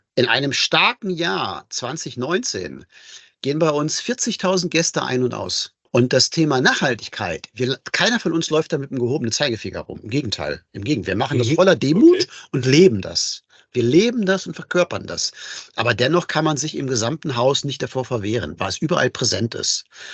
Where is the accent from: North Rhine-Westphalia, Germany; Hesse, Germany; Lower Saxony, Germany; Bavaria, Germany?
Lower Saxony, Germany; Hanover; now in Bad Herrenalb, Germany; Ich bin ja erst seit 11 Jahren hier in Bad Herrenalb. Ich bin Hannoveraner